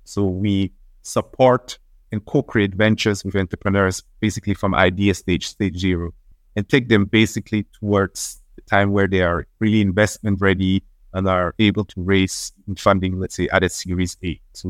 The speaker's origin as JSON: {"language": "English", "country": "Switzerland", "tie": "born or raised there", "second_language": "English", "lives_now": "Ghana", "said": "Yeah, I grew up in Switzerland. So from age 7, I went through schooling in Switzerland and then until I came to Ghana"}